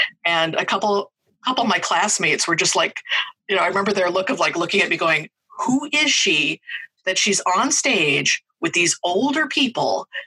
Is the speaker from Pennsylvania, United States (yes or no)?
no; Fridley, Minnesota, United States; So my hometown, the kind of sidewalk sale / parade / town celebration annually was the Fridley 49ers Days.